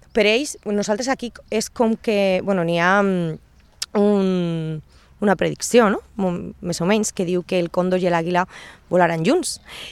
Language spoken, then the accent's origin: Catalan; Alicante, Valencian Community, Spain; jo soc d'Alacant